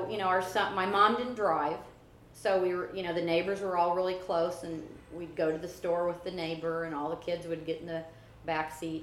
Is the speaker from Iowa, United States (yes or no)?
yes; Des Moines, Iowa, United States; even though I came from Iowa, a very farming community, we were in the city.